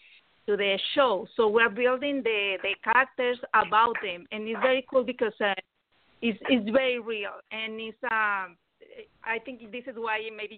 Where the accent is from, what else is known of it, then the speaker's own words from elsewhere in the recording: Mexico; English is a second language; now in Miami, United States; Well, I didn't see it because I'm from Mexico. I moved later, so I didn't see it